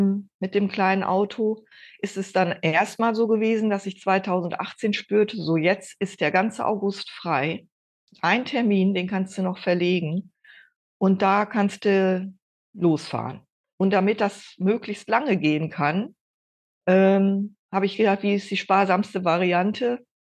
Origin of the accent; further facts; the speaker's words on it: Osnabrück, Lower Saxony, Germany; moved away as an adult; now in Höxter, Germany; Weserbergland in der Nähe von Höxter. Das seit über 35 Jahren. Bin eigentlich gebürtige Osnabrückerin und damals dann wegen Studium meines Mannes und so sind wir hier gelandet